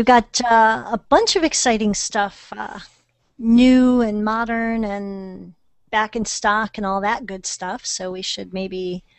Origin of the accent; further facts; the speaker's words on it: Johnstown, United States; you'll have seen the house I grew up in Johnstown on the way to Boston